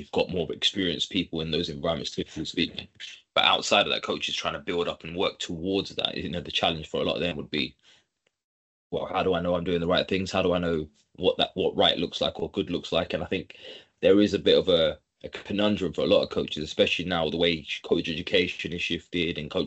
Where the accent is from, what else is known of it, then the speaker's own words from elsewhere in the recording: London, United Kingdom; obviously born and bred in London, kind of grew up here, and all my experiences have been pretty much in and around London.